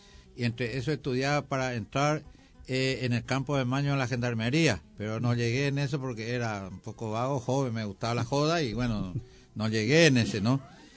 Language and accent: Spanish; Misiones, Argentina; also born or lived in Paraguay; now in Buenos Aires, Argentina; Y Misiones, nosotros, yo me crié en Misiones.